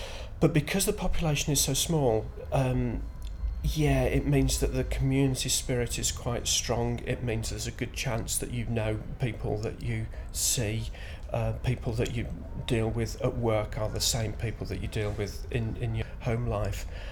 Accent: Birmingham, West Midlands, United Kingdom; moved away as an adult; now in Shetland, United Kingdom; I'm originally from Birmingham.

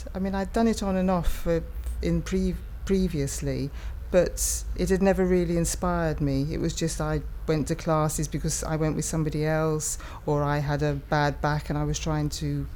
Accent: Harrogate, Yorkshire and the Humber, United Kingdom; My date of birth is 1160 and I'm from Harrogate in North Yorkshire.

